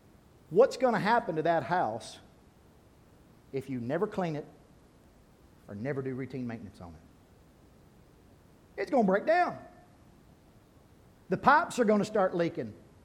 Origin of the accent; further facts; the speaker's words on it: Kentucky, United States; I'm from Eastern Kentucky. I like to keep things simple.